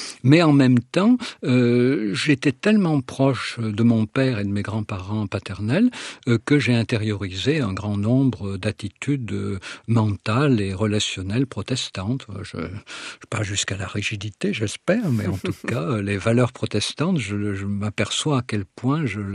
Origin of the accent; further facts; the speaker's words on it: Valence, Auvergne-Rhône-Alpes, France; born there; quand je suis né donc à Valence, dans la Drôme, il fallait du temps pour y aller.